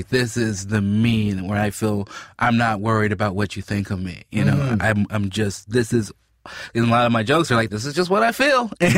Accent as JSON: {"language": "English", "town": "Chicago", "region": "Illinois", "country": "United States", "tie": "born or raised there", "said": "I grew up in Chicago."}